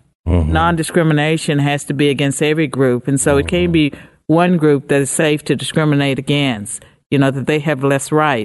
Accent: United States; I'm glad that I'm an American, and I'm a descendant of slaves on at least one side of my family.

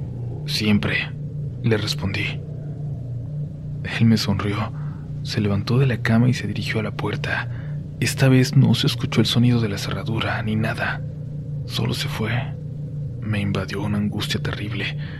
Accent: Jalisco, Mexico; tenía unos meses viviendo con mi esposo, viajábamos cada fin de semana al estado de Nayarit por cuestiones de trabajo. Nosotros somos del estado de Jalisco.

